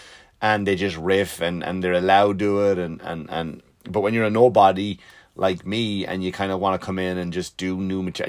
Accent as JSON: {"language": "English", "country": "Ireland", "said": "Because here's the thing, like, I'm from Ireland, right?"}